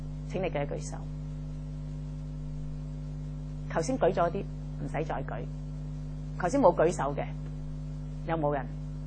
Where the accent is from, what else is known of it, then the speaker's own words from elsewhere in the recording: Hong Kong; 如果今天我们香港人的成本效益呢值不值得呢？